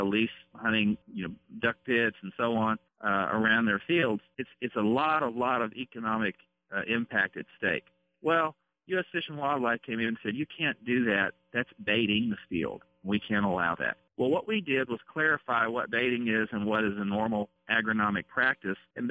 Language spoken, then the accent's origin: English; Arkansas, United States; where are you from? I say Arkansas, 1st District